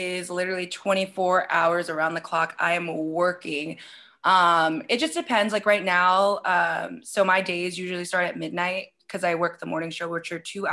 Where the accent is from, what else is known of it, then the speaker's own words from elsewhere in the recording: California, United States; now in Chicago, United States; I was very shy, very green when I came from California. And when I went to Chicago